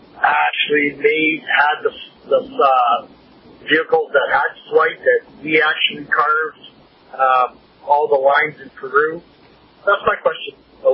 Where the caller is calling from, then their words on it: Toronto, Ontario, Canada; I'm calling from Toronto, Ontario.